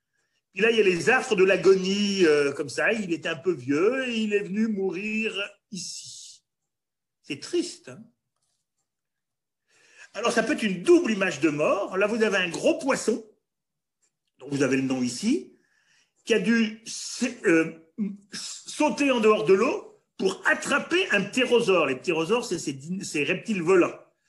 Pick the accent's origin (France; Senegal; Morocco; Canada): France; Auvergne-Rhône-Alpes; je vous montre une très très belle Bible auvergnate, parce que je suis auvergnat